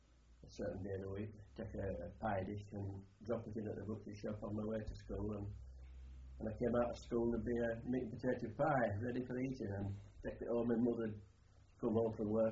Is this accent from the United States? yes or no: no; Bradford, Yorkshire and the Humber, United Kingdom; born there; I was born in Bradford District, Bradford Moor District, February 4th, 1923.